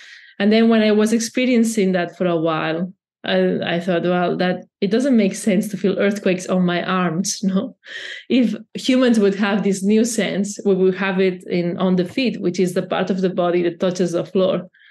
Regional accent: Barcelona, Catalonia, Spain; English is a second language; I'm from Barcelona

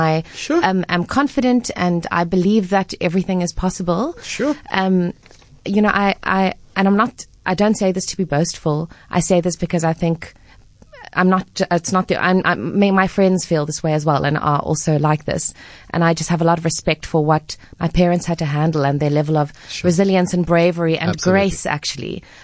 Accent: Cape Town, Western Cape, South Africa; born or raised there; also born or lived in East London

